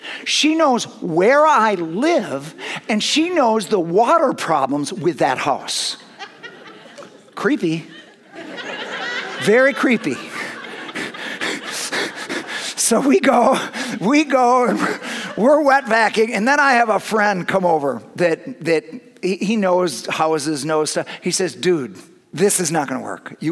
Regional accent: Madison, Wisconsin, United States; I'm from Madison. I went to school in Madison since 1980.

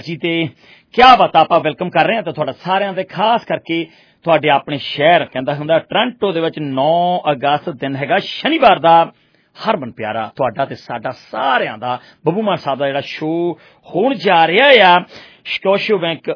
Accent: Punjab, India; ਮੈਂ ਦੁਆਬੇ ਨੂੰ ਬਿਲੋਂਗ ਕਰਦਾ ਬ੍ਰਦਰ, ਤੇ ਸਾਡੇ ਦੁਆਬੇ ਚ ਇੱਕ ਕਹਾਵਤ ਆ

